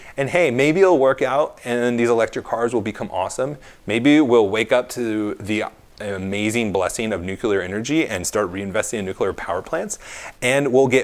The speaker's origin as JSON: {"language": "English", "region": "California", "country": "United States", "said": "I came from California, and in fact, we took down that San Clemente power plant"}